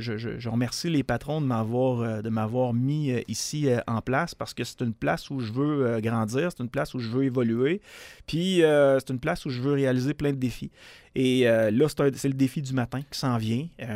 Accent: Quebec City, Quebec, Canada; born there; Je suis né à Québec.

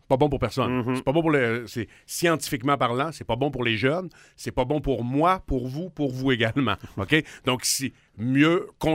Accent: Saguenay, Quebec, Canada; accent: Chicoutimi; J'ai demeuré 8 ans à Québec. J'ai fait mon doctorat en médecine à Québec. Je suis originaire de Chicoutimi. Certains vont reconnaître l'accent.

